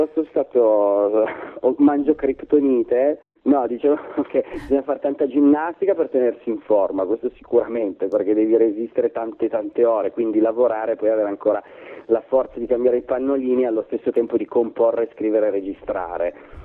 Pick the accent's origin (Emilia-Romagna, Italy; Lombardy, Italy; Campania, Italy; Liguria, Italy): Emilia-Romagna, Italy; now in Turin, Italy; il mio cognome lo dice da sé, sono un emiliano assoluto